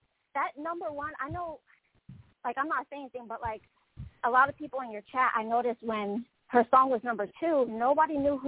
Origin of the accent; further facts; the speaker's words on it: New York, United States; I'm from New York, so, you know, I've got to represent.